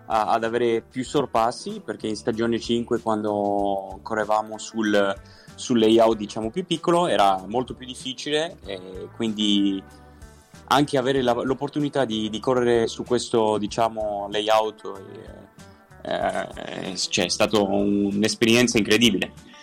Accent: Geneva, Switzerland; è vero che sono svizzero, sono nato e cresciuto a Ginevra, però i miei genitori sono italiani

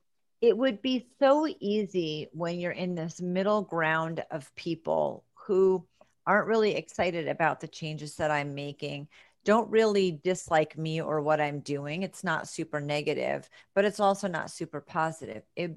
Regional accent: New England, United States; Not only am I a Christian woman, but I am also from New England.

